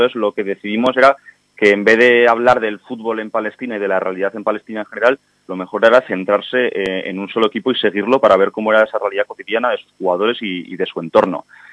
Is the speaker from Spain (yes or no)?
yes; Pamplona, Navarre, Spain; somos de Iruña